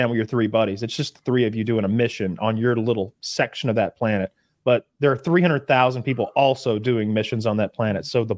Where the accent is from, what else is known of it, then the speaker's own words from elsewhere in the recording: United States; I mean, as an American, you recognize a lot of it.